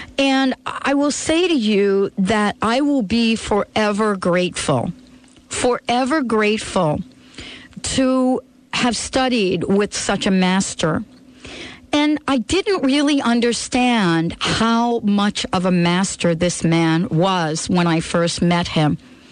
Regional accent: New York City, New York, United States; I grew up in the Bronx, and I don't know if many of you are familiar with this, but in New York City, and especially in the Bronx, as I recall, there were these centers

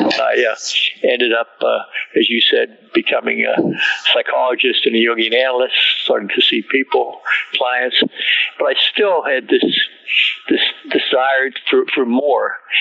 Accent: Midwest, United States; also born or lived in Pittsburgh / Gary; I grew up in the Midwest, Sharon, in the 40s and 50s.

